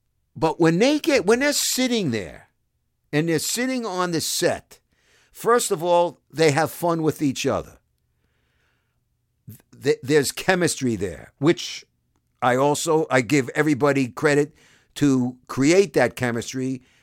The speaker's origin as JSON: {"language": "English", "town": "Brooklyn", "region": "New York", "country": "United States", "said": "Albeit from Queens, I'm from Brooklyn, as you guys certainly know by now."}